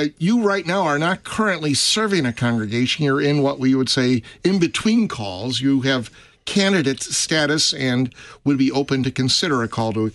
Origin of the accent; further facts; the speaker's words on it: Chicago, Illinois, United States; I could say growing up in Chicago as a Cubs fan, it taught me the theology of the cross and relying on God's mercy in the midst of suffering.